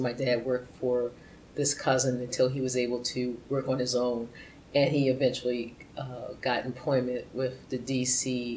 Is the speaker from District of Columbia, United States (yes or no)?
yes; Washington, District of Columbia, United States; also born or lived in Orange, United States; I was born in Orange, New Jersey. My actually hometown is Washington, D.C.